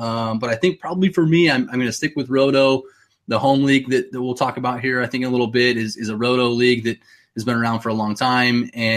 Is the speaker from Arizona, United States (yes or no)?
yes; Phoenix, Arizona, United States; Yeah, absolutely. I'm from Arizona. So growing up in Phoenix, we didn't have the Diamondbacks until the expansion of 1998.